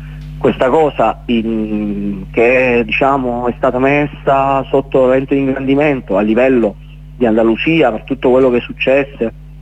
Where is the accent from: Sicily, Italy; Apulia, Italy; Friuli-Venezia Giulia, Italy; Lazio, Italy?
Apulia, Italy; San Giorgio; now in Spain; quando poi vado a San Giorgio, al mio paese, giù in Puglia